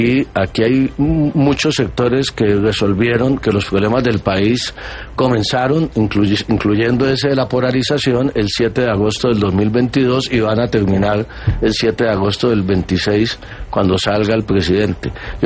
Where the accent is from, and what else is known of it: Colombia